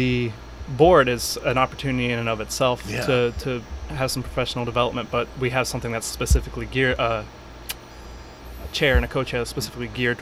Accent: Gunnison, Colorado, United States; So I'm from Colorado. Colorado. Grew up in Gunnison, Colorado, went to school in Boulder.

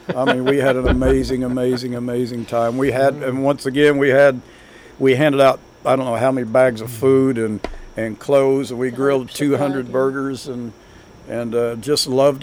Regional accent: Barnsdall, Oklahoma, United States; I grew up in Barnsdall. I have a lot of good friends in Barnsdall, a lot of good memories, a lot of hard times in Barnstall.

